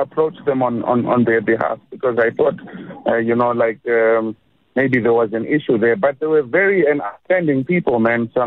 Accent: Zimbabwe; We are originally from Zimbabwe.

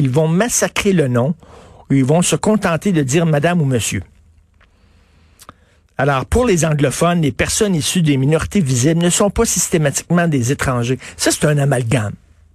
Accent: Quebec, Canada; born there; moi, je viens ici. Je suis né ici au Québec. OK, bon, désolé, mais vos parents, ils viennent d'où? Hein? Mes parents, ils viennent de Roumanie.

